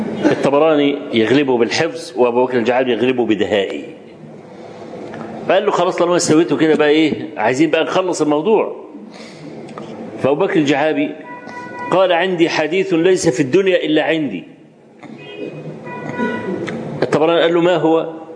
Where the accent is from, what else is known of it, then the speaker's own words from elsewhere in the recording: Egypt; وأنا رجل مصري